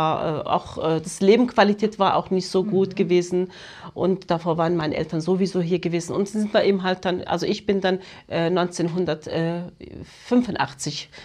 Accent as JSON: {"language": "German", "region": "Eastern Anatolia", "country": "Turkey", "lives_now": "Germany", "said": "Ja, ich bin Kurdin, ich komme aus Osttürkei, Marga."}